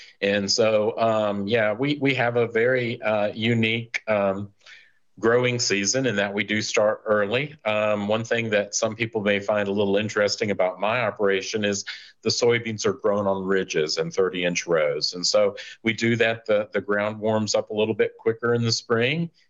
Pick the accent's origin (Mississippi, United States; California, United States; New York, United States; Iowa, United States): Mississippi, United States; Macon; from Macon, Mississippi, a soybean, corn, cotton, beef cattle, and catfish farmer.